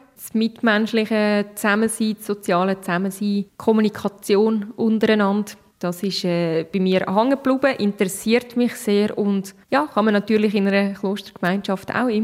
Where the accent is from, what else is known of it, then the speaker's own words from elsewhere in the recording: Illgau, Schwyz, Switzerland; Aufgewachsen bin ich in Ilgau, im Kanton Schweiz. Das ist ein kleines Bergdörfli. Ich bin das vierte von vier Kindern.